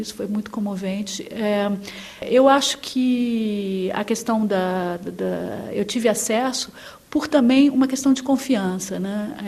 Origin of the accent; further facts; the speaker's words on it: Brazil; como brasileira, como ser social e política, né, que sou, e como brasileira